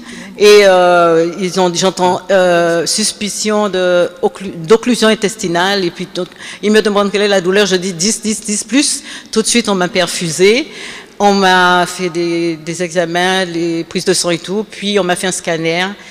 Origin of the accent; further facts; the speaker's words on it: Terre-de-Bas, Guadeloupe; Je suis originaire des Saintes. Pour ceux qui sont de la Guadeloupe, ils savent un peu. Je suis de Terre de Bas.